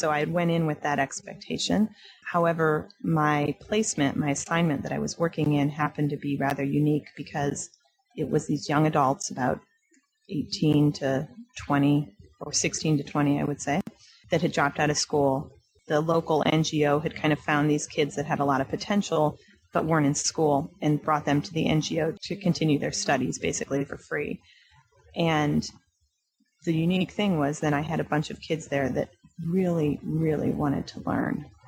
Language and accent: English; United States; And since I'm from America, I found it very fascinating.